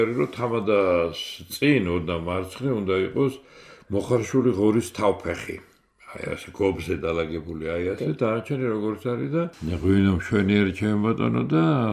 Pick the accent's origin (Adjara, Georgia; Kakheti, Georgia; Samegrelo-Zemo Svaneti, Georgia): Kakheti, Georgia; Ananauri; born there; მე დავიბადე ლაგოდეხის რაიონში სოფელ ანანაურში, აფენისა და ლელიანის შუა ეს სოფელი